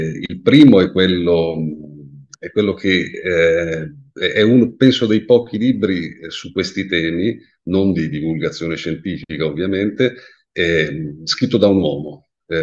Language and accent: Italian; Milan, Lombardy, Italy; moved away as an adult; now in Rome, Italy; sono un milanese pentito perché ormai da qualche anno vivo a Roma, ho 52 anni